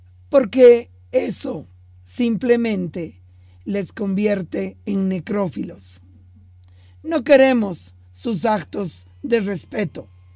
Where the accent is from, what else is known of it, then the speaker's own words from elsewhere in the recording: Bolivia; Pero lo digo como boliviana.